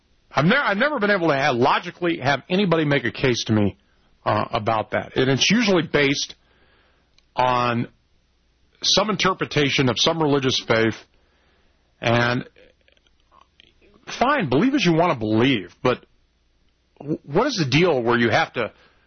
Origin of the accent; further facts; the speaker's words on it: California, United States; Growing up in California, I never experienced dry counties. And then I experienced them when I moved to the South.